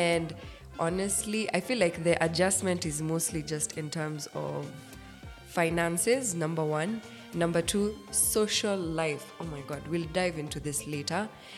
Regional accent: Kenya; And I am a Kenyan citizen, although I'm also Sudanese and etc. But moving back home to Kenya, which happened last year in June

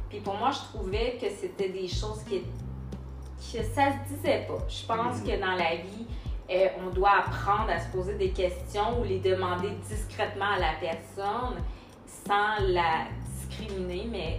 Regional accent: Rimouski, Quebec, Canada; also born or lived in Port-au-Prince, Haiti; Alors, j'ai grandi dans le Bas-Saint-Laurent. J'ai été adoptée avec ma petite sœur.

